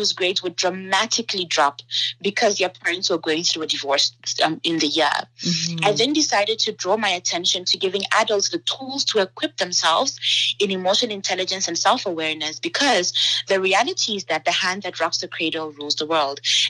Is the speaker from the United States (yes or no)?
no; Botswana; also born or lived in Ghana; I was born in Ghana. I grew up in Botswana, and I'm a Namibian citizen.